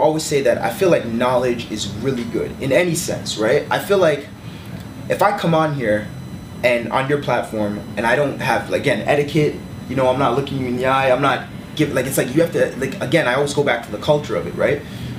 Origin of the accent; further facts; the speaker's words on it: Toronto, Ontario, Canada; But here's the thing, growing up in Toronto, that stuff doesn't exist the way people may think, right?